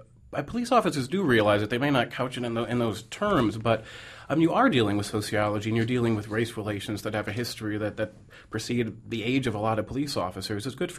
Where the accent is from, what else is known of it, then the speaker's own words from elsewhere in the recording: Chicago, Illinois, United States; also born or lived in Boston; now in New York, United States; I grew up in Chicago, I lived in Boston, and now New York.